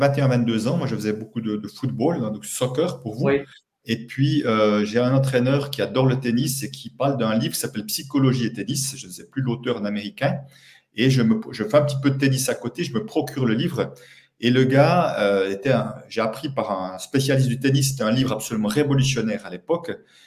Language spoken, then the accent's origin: French; Switzerland; accent: Swiss; L'enjeu sera de me décoder mon accent suisse déjà.